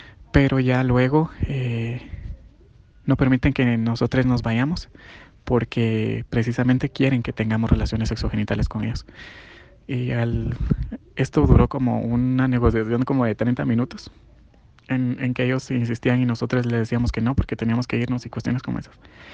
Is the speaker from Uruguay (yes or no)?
no; Huehuetenango, Guatemala; tengo 27 años y soy queer de Huehuetenango. Soy parte de la región noroccidente